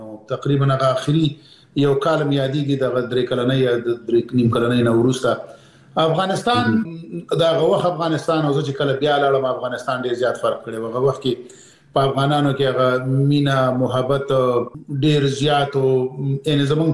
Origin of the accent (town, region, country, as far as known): Peshawar, Khyber Pakhtunkhwa, Pakistan; born or raised there